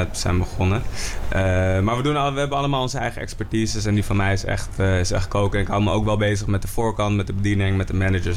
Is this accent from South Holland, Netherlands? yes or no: no; Amsterdam, North Holland, Netherlands; We komen alle drie uit Amsterdam. We zijn allemaal ook in het centrum, of dan wel West.